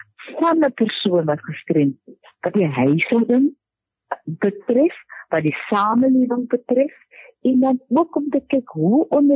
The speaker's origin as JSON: {"language": "Afrikaans", "town": "Wellington", "region": "Western Cape", "country": "South Africa", "lives_now": "-", "said": "ek is van Wellington, ek is van die Waks en van die Boland area"}